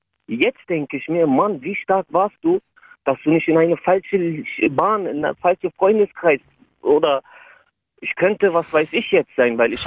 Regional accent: Berlin, Germany; also born or lived in Turkey; ich komme aus Kreuzberg, bin 28

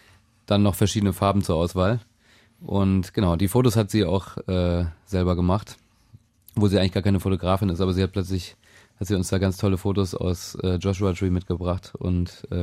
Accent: Wiesbaden, Hesse, Germany; Wir kommen aus Wiesbaden in Hessen.

